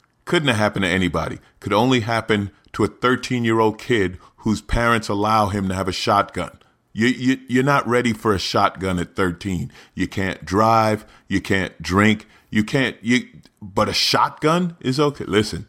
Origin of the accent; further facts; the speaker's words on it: New York, United States; I'm a black man. I'm 50 years old. I didn't grow up in the hood. I grew up in St. Albans, Queens, a black working class neighborhood.